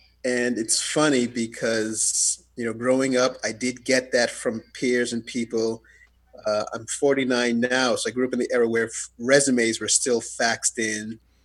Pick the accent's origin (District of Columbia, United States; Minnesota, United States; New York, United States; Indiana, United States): New York, United States; Bronx; people could not believe I was from the Bronx. And the first thought or conclusion always was, no, Connecticut or something. three blocks from Yankee Stadium.